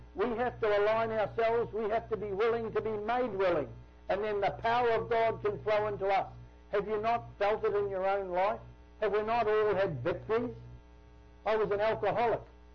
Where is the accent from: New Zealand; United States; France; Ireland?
New Zealand; I come from New Zealand. Some of my ancestors were convicts in 1790 in Australia.